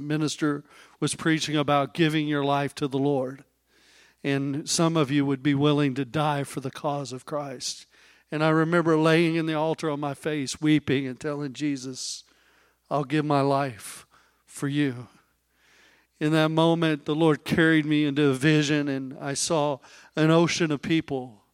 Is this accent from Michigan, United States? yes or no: no; Oklahoma, United States; also born or lived in Japan; my wife and I grew up in Oklahoma. I was actually born in Japan. So I have a little label behind my collar that says made in Japan.